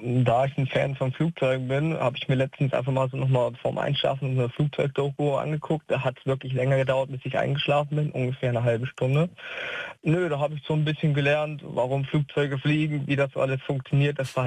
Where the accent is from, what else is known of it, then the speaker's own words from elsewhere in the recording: Hankensbüttel, Lower Saxony, Germany; Aus Hankensbüttel.